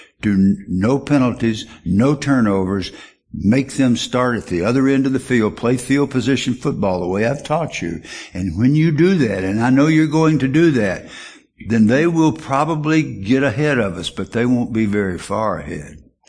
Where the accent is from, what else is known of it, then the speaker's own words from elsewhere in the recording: the South, United States; accent: Southern; these big guys are going to hear my Southern accent.